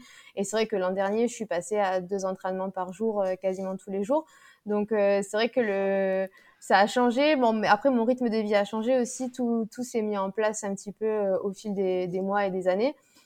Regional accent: Toulouse, Occitanie, France; now in Aix-en-Provence, France; je suis toulousaine. J'habite à Aix-en-Provence depuis maintenant 10 ans.

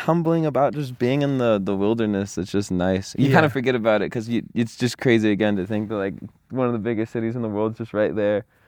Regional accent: California, United States; because like I obviously growing up in Orange County, like my mountains are like still part of this mountain range

